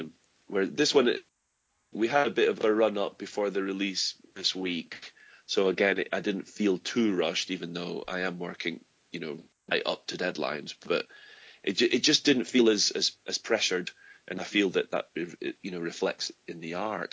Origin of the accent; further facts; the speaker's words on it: Scotland, United Kingdom; because I'm from Scotland, and I have a lot of ancestors from Cornwall.